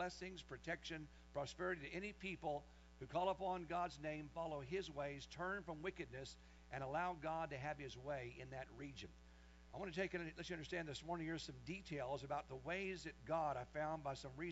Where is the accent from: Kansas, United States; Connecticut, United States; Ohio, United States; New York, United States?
Kansas, United States; I know when I come from Kansas, the entire western part of Kansas is irrigated by the aqueous beds or by the Aquafaba Basin out there in Colorado and western Kansas, for example.